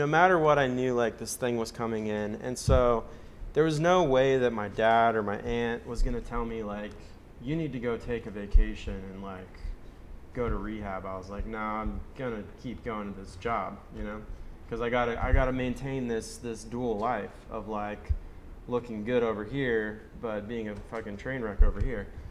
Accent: California, United States; moved away as an adult; also born or lived in upstate New York; And so I moved from Southern California to upstate New York. I went to this Ivy League university and was getting straight A's.

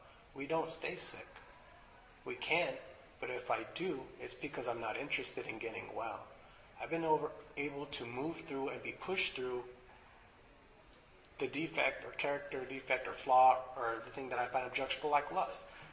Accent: Los Angeles, California, United States; like I said, I grew up in Los Angeles, gang culture is part of it.

